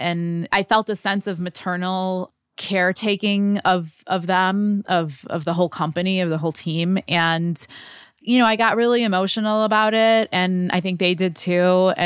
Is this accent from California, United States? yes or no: no; Chicago, Illinois, United States; Like, Chicago is my hometown, and I can't imagine a better place than to be at Wrigley Field, an iconic part of our city